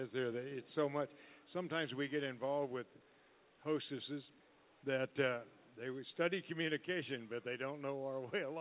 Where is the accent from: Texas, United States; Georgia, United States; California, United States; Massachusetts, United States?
California, United States; also born or lived in Oklahoma; I was raised in Northern California, went to school at Oklahoma State